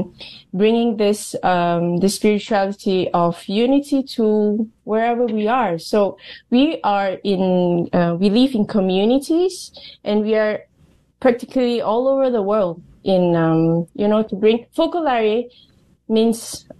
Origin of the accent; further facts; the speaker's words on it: Malaysia; I'm from Malaysia.